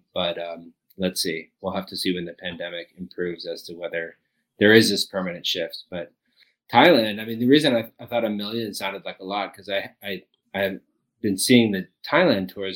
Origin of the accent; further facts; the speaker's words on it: San Francisco, California, United States; I'm from San Francisco